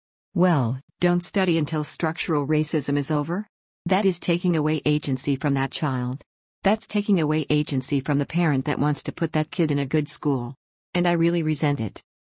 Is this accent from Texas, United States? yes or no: no; Birmingham, Alabama, United States; it was 1964 before my parents and I could go to a movie theater in my hometown of Birmingham.